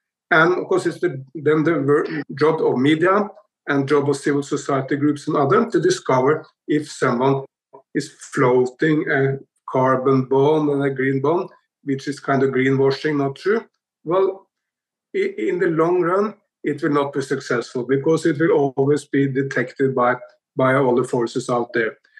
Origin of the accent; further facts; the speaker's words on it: Norway; English is a second language; Let me give you one example from my hometown in Norwegian government.